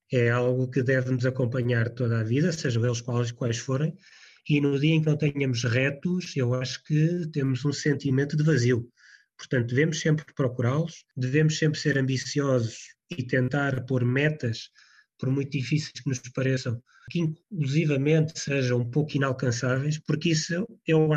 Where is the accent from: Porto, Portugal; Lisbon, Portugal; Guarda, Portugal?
Lisbon, Portugal; E em concreto, eu venho de Lisboa e comparando com a cidade de Madrid, são cidades que estão muito acostumadas a receber imigração.